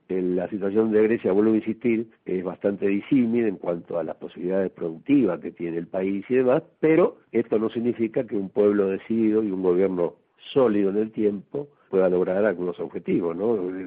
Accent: Argentina; nosotros estamos pensando en eso también como argentinos

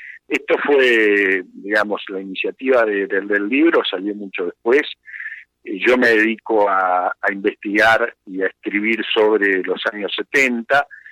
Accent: Argentina; yo sentí como argentino que esta manía, que a veces es muy típica de los argentinos

